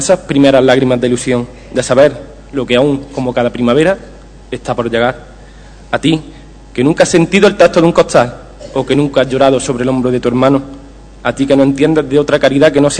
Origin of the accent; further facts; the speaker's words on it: Priego de Córdoba, Andalusia, Spain; Soy de Priego, y mucho que voy a contar que no sepáis ya